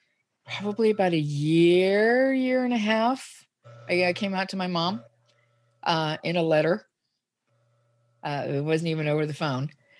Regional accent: Dallas, Texas, United States; now in Portland, United States; Well, I am originally from Dallas, Texas. I grew up in the Metroplex. I grew up in Dallas and lived in the Metroplex area until 1997. I moved to Portland.

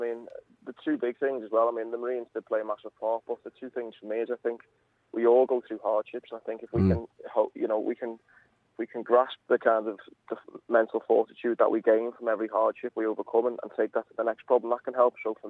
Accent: Bootle, North West England, United Kingdom; growing up in Bootle, and I used to play left back as a kid for each Sunday league team

